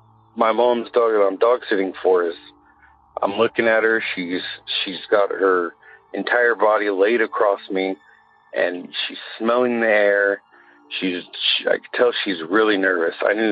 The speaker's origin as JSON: {"language": "English", "town": "Willis", "region": "California", "country": "United States", "tie": "born or raised there", "lives_now": "Phoenix, United States", "said": "Hey, it's … Live out here in Phoenix, but my experience happened in my hometown of Willis, California."}